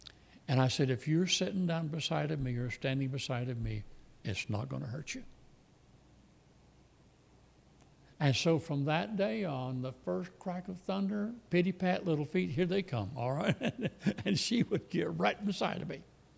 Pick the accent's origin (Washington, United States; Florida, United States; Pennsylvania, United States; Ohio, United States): Florida, United States; Pensacola; I grew up in Pensacola. I grew up on boats. My father had a yacht.